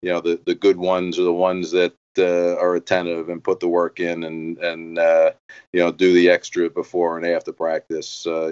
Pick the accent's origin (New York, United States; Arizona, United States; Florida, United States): New York, United States; Oceanside; So I was born and raised in Oceanside, New York.